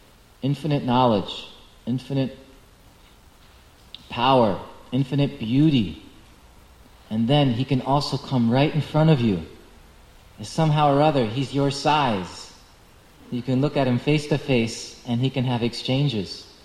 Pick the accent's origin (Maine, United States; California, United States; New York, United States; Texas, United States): New York, United States; now in Alachua, United States; I'm from New York, New Jersey. I never see stars in the sky.